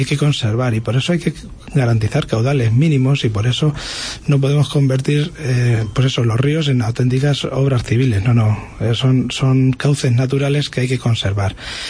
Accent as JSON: {"language": "Spanish", "town": "Toledo", "region": "Castilla-La Mancha", "country": "Spain", "said": "como castellano-manchegos, como toledanos, como ribereños de uno de los ríos más importantes de este país"}